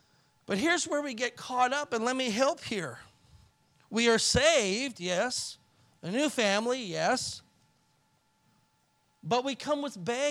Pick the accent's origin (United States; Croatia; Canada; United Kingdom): Canada; born there; and I was born in Canada, and it's like, what in the world is this?